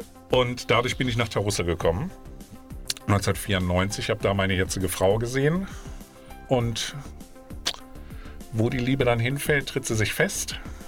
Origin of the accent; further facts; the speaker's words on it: Hanover, Lower Saxony, Germany; Ich komme aus Hannover und also sehr viel politisch gearbeitet in der Zeit.